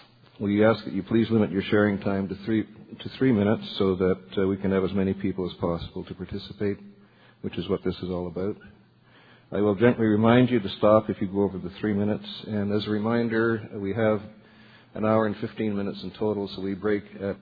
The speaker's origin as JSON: {"language": "English", "town": "Ottawa", "region": "Ontario", "country": "Canada", "said": "I am an alcoholic from Ottawa, Canada."}